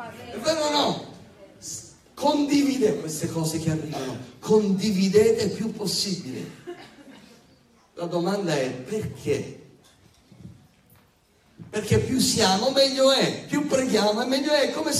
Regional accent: Sicily, Italy; E io me ne intendo, perché sono siciliano.

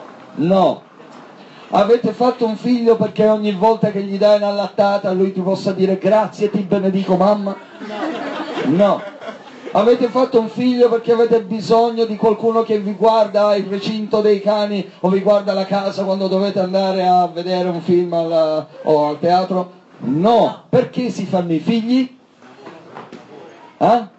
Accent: Catania, Sicily, Italy; Io vengo da Catania, lavoro molto nei quartieri a rischio, i quartieri un po' come Scampia, sapete, questi quartieri tipo quartieri spagnoli, eccetera, eccetera, questi quartieri molto pesanti da un certo punto di vista, molta delinquenza

